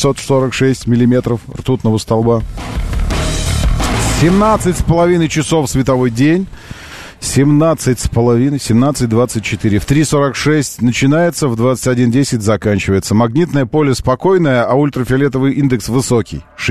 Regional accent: Moscow, Russia; Я же вам здесь москвич.

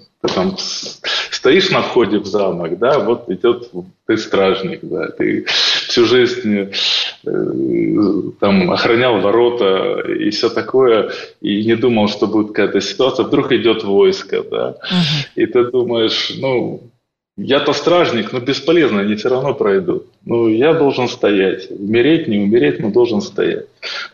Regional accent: Dnipropetrovsk Oblast, Ukraine; я ведь не с Донецкой, не с Луганской, я из Днепропетровской.

